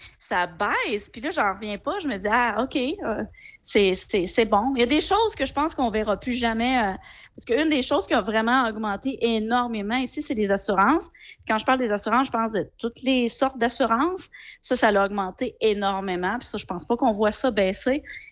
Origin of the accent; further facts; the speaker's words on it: Quebec, Canada; je suis née ici. Là, j'ai juste un problème, problème quand je parle. Mais on revient toujours à me poser ces questions-là. Puis quand je dis que je viens du Québec